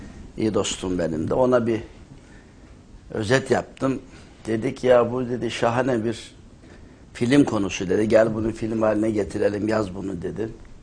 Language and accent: Turkish; Şıhlı, Kayseri, Turkey; Ben memleketim Kayseri, Develi ilçesinden bir kasabasından, Şıhlı kasabasından. Orada ilkokulu falan orada okudum.